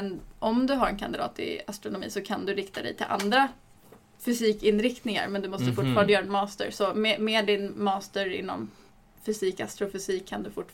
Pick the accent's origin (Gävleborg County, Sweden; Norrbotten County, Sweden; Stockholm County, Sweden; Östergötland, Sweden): Stockholm County, Sweden; Stockholm; now in Lund, Sweden; jag kommer från Stockholm och jag kände att jag vill flytta ifrån Stockholm.